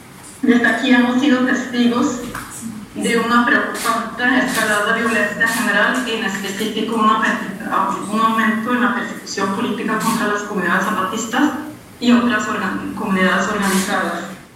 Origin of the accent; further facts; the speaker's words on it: Norway; soy de Noruega